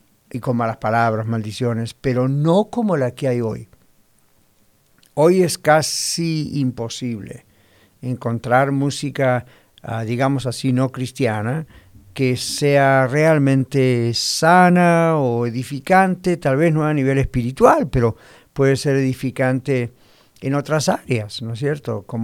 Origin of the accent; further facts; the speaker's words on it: Argentina; now in United States; cuando éramos pequeños en mi país, en Sudamérica, específicamente en Argentina, había música secular que era la única música que en casa podíamos escuchar.